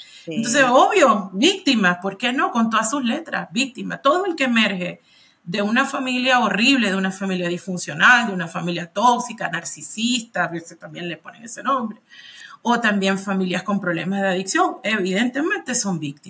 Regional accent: Venezuela; No sé, yo soy venezolana

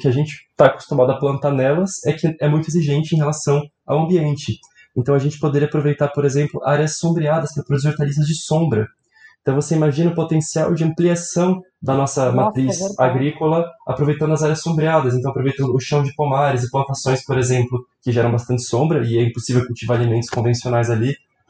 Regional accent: São Paulo, Brazil; eu sou de São Paulo

